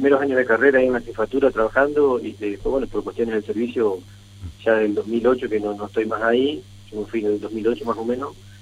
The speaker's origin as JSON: {"language": "Spanish", "town": "Gualeguaychú", "region": "Entre Ríos", "country": "Argentina", "tie": "born or raised there", "said": "Sí, yo soy oriundo de Gualeguaychú."}